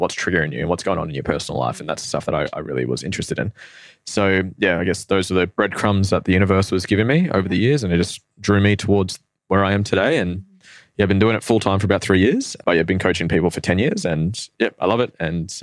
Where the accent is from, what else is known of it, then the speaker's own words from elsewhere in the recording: Norfolk Island, Australia; born there; I was born on Norfolk Island, which is this really tiny island between Australia and New Zealand.